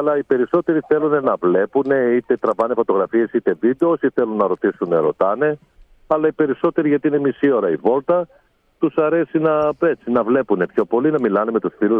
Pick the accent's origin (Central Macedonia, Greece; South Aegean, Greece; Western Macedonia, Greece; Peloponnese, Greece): Central Macedonia, Greece; Thessaloniki; που είμαι άνθρωπος του κέντρου της Θεσσαλονίκης.